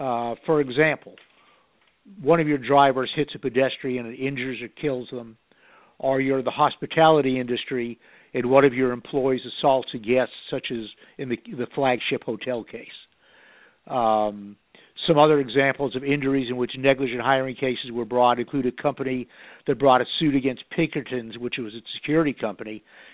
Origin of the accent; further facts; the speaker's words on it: Connecticut, United States; He was from Connecticut. I was from Connecticut.